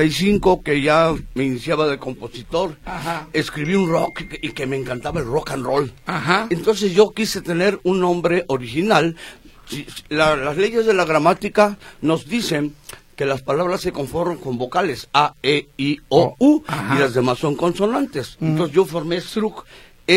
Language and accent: Spanish; Mérida, Yucatán, Mexico; born there; nací en Mérida, Yucatán, abril 12 de 1945, y como carnita y cochinita pibil y papazules, y acabo de cumplir 80 años.